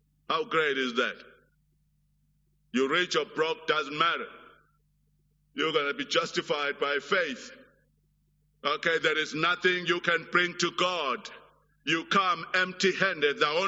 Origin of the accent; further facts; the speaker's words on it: South Africa; Even us as a South African, given our political background, is a shock.